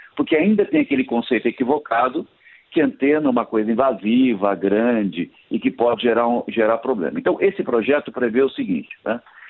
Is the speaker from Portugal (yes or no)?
no; São José dos Campos, São Paulo, Brazil; como eu sou de São José dos Campos